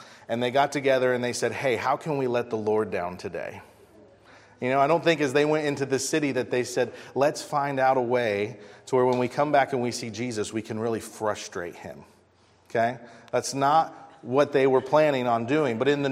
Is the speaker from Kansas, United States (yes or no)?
no; Ohio, United States; Now, I grew up in Southwest Ohio. We rented a farmhouse.